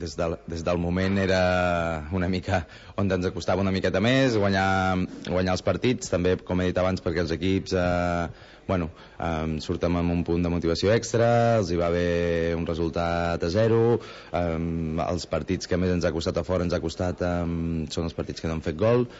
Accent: Girona, Catalonia, Spain; perquè som de Girona

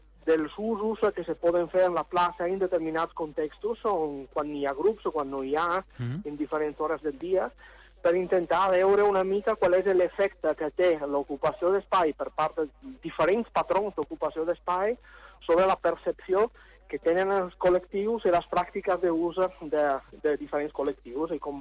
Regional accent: Venice, Veneto, Italy; Catalan is a second language; Jo soc de Venècia.

